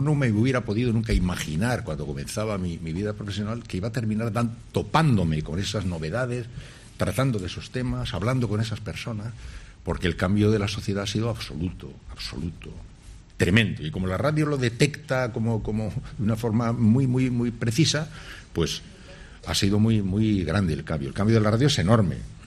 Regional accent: Basque Country, Spain; siendo vasco encima, ¿no?

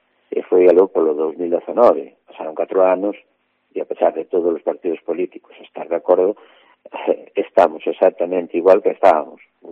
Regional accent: Foz, Galicia, Spain; pois que somos de Foz

